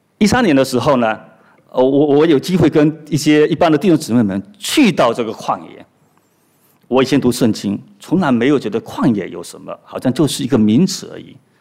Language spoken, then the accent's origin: Chinese; China; 尤其是我们从中国过来的